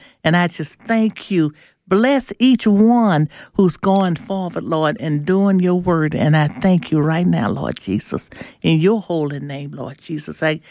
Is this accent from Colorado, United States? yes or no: no; Nellaton, Mississippi, United States; I'm from Nellaton, Mississippi.